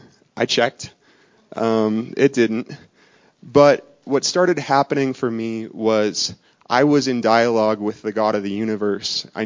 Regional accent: Minnesota, United States; I feel right at home in the ice and the snow. I grew up in Minnesota, so this is like heaven to me.

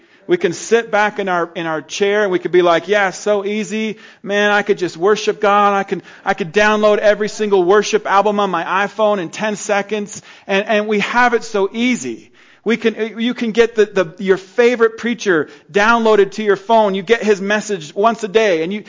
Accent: Mammoth, California, United States; in the growing up in Mammoth, we used to worry about earthquakes all the time, and we do earthquake drills, and you know, worry about volcano.

